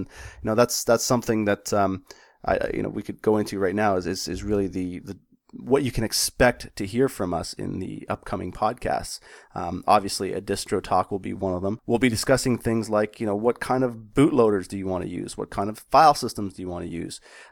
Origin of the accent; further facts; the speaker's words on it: Canada; As a Canadian and a hockey player